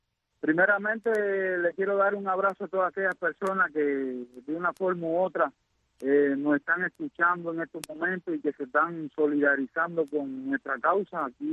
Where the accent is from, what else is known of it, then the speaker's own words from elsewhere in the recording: Palmarito de Cauto, Santiago de Cuba, Cuba; Yo soy de Santiago de Cuba